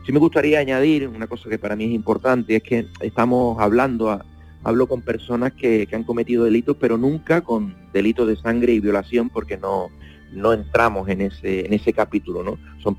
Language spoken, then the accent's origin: Spanish; Canary Islands, Spain; now in Andalusia, Spain; yo, bueno, soy canario, pero me siento andaluz, muchos años viviendo aquí